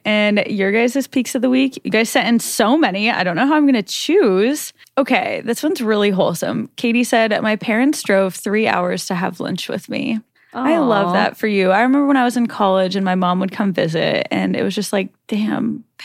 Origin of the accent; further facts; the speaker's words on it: Nebraska, United States; I was like, yeah, I'm from Nebraska, but I'm not giving him context to my entire life.